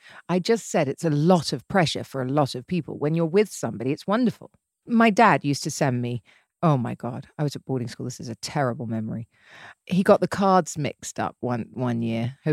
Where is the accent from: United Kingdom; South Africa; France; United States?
United Kingdom; England; obviously I'm English and used to English men.